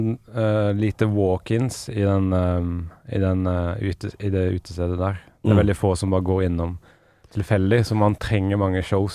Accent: Tysvær, Rogaland, Norway; also born or lived in Asker; Bodde først i Asker, 5 år, flyttet til Tysvær. Ja. Og så blir dialekten da, når de to dialektene møtes, så blir det Arendal-dialekt.

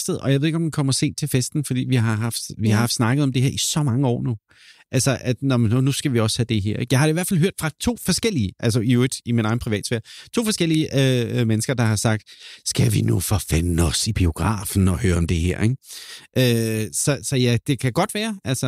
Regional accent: Copenhagen, Capital Region of Denmark, Denmark; Og så er jeg altså fra København af kød og blod

